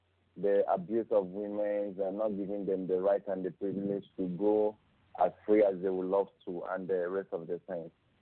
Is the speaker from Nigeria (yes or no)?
yes; Uyo, Akwa Ibom, Nigeria; I'm from Ibom Ibom local government area, but I was born in Uyo and I live in Uyo.